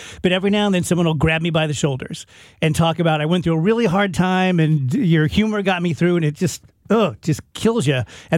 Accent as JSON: {"language": "English", "region": "Scotland", "country": "United Kingdom", "said": "I'm having my first Scottish egg, in spite of being Scottish, like I was telling Liz."}